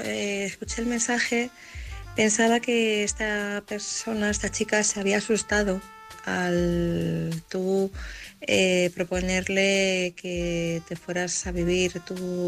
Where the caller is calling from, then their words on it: Madrid, Community of Madrid, Spain; corresponsal de Madrid